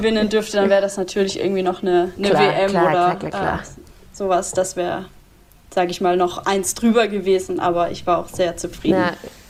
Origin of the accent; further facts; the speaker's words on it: Würzburg, Bavaria, Germany; born there; also born or lived in Munich / Freiburg; now in Cologne, Germany; weil da ist es egal, ob ich irgendwie in Würzburg, wo ich geboren bin, ob das dann in München war, ob es in Freiburg ist, ob es jetzt in Köln ist